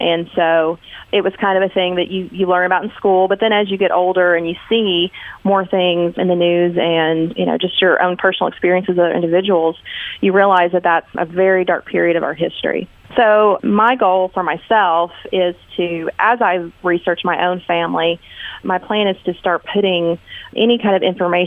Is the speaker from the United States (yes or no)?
yes; the South, United States; I knew that I obviously was born and raised in the South, and that at least a few generations previous to me would be Southern.